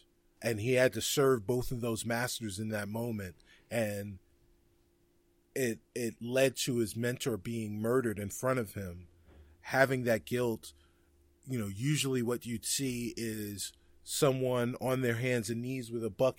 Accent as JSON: {"language": "English", "town": "Bronx", "region": "New York", "country": "United States", "tie": "born or raised there", "said": "so I grew up in I was born in the South Bronx. I spent a lot of time in the South Bronx, and we have a thing in the South Bronx called Spanglish"}